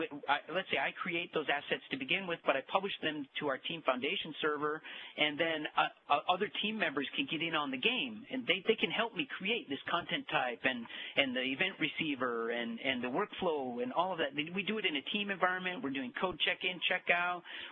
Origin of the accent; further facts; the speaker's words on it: Minneapolis, Minnesota, United States; I grew up in Minneapolis area, so I love it back there.